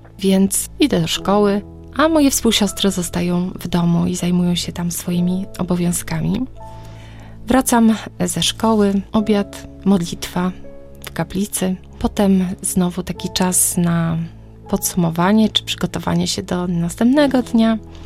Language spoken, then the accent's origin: Polish; Gdańsk, Pomeranian Voivodeship, Poland; Tata do dzisiejszego dnia jest kościelnym w parafii właśnie na Przymorzu. Wychowałam się na podwórku, można powiedzieć, kościelnym, bo mój blok stoi w sąsiedztwie bezpośrednim kościoła parafialnego